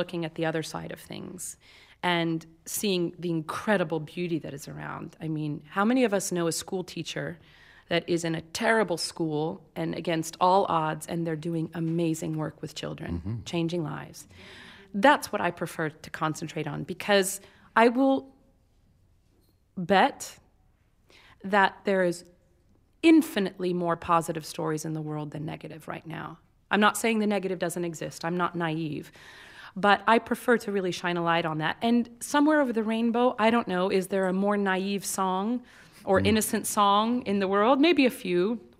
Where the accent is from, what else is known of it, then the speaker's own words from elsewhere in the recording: Kansas City, Missouri, United States; it's with the Kansas City Symphony, my hometown symphony